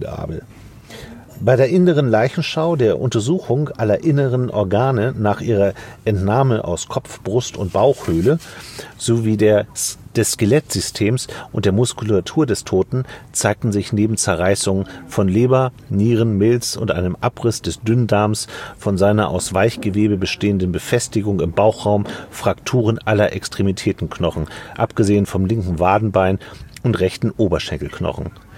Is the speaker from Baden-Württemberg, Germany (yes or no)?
no; Schleswig-Holstein, Germany; Müssen wir als Schleswig-Holsteiner ja mal sagen.